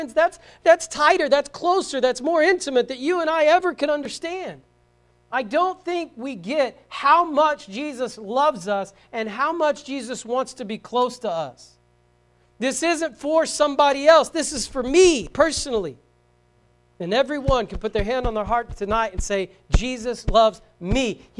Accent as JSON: {"language": "English", "region": "Bible Belt", "country": "United States", "tie": "born or raised there", "said": "Southern bred. Yeah, well, sooner, but yes. When I die, I'll be sooner dead. That's all true. But I grew up in the Bible Belt."}